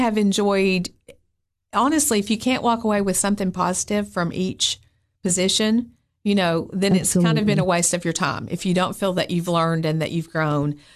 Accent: Morristown, Tennessee, United States; I'm a little redneck girl from Morristown, Tennessee.

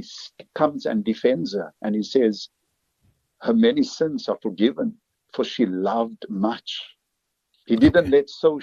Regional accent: Cape Town, Western Cape, South Africa; now in Durban, South Africa; I'm in Durban. I'm originally from Cape Town, and she lives in Cape Town.

